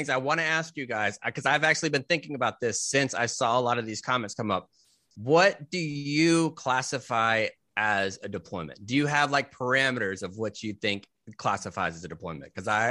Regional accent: Texas, United States; They're cowboy boots. I'm from Texas. I can wear cowboy boots with a suit, no doubt about it.

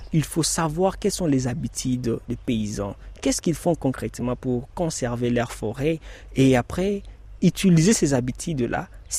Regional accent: DR Congo; la forêt du bassin du Congo se concentre ici chez nous en RDC.

